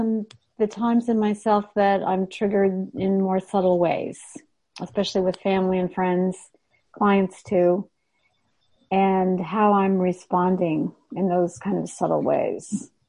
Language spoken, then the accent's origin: English; Redlands, California, United States; I'm from Redlands, California. I'm currently visiting family in Santa Maria up on the central coast.